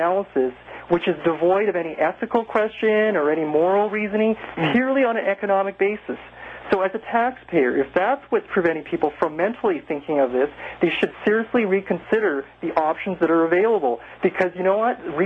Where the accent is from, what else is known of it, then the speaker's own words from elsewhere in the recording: Canada; what accountability is there for you as a voter, or myself as a Canadian as well